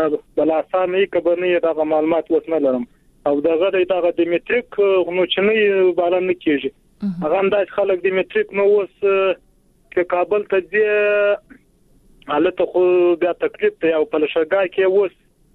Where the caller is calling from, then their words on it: Helmand, Afghanistan; د هلمند نه